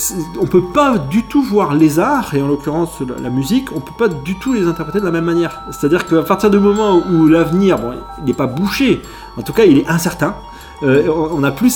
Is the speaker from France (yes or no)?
yes; Brittany, France; Je dis vous avez, parce que moi je viens de Bretagne